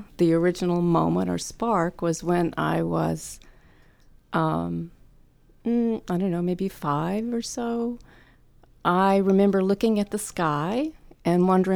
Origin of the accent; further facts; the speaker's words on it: Deep South, United States; also born or lived in Mississippi / Alabama / Tennessee; Born there, but grew up in the South, the deep South. Mississippi, Alabama, Tennessee.